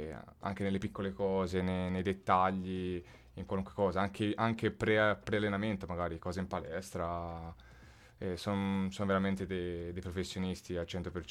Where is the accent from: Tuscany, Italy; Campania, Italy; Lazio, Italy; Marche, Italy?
Tuscany, Italy; Florence; Sì, Firenze, Fiorentino, Doc, diciamo.